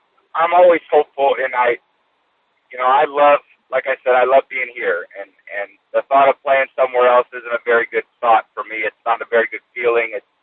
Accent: California, United States; now in Boston, United States; We're building a house in L.A. really to be close to my son. And, I'm from California, too.

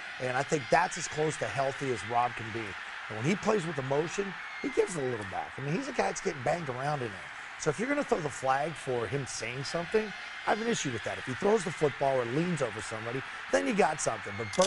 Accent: Pittsburgh, Pennsylvania, United States; Going to Pittsburgh, my hometown.

